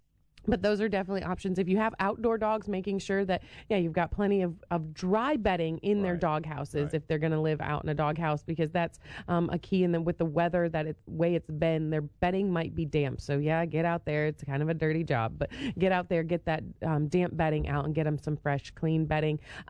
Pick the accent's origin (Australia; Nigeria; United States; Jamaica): United States; New York; Yeah, I'm from New York, just over the Pennsylvania line.